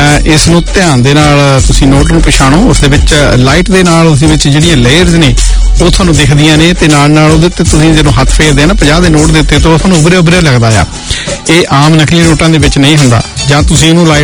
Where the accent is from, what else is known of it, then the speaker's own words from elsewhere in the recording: Punjab, India; ਮੈਂ ਗੁਜਰਾਤ ਦਾ ਨਹੀਂ ਆ ਮੈਂ ਪੰਜਾਬ ਦਾ ਤੇ ਮੈਂ ਪੰਜਾਬੀ ਹੀ ਗੱਲ ਕਰਨੀ ਆ